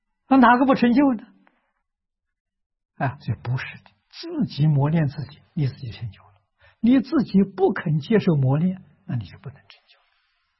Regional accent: China; 我们中国人叫明心见性

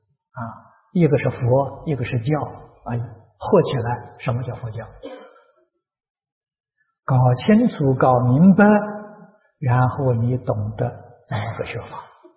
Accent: China; 我们中国人呢，喜欢简单，把它的尾音呢省掉了，只取它这个音里头一个重音，取这么一个字，这样翻译过来。

